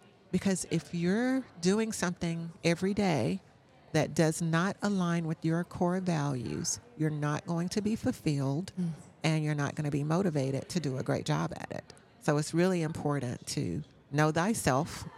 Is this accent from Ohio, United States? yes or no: no; Duncan, South Carolina, United States; yes, Duncan, South Carolina.